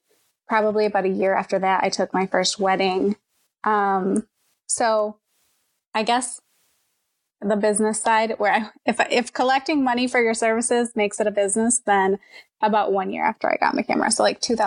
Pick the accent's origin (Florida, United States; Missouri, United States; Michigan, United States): Michigan, United States; I'm from Michigan. We moved to Georgia. I worked for a bank as a bank teller. And then, started when we had kids, we moved back to Michigan